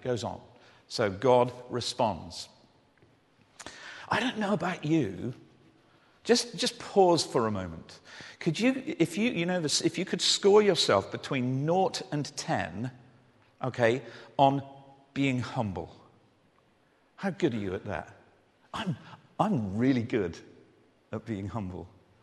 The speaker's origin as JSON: {"language": "English", "country": "United Kingdom", "said": "Now, one of the things that we do, because we're British, is we formalize it."}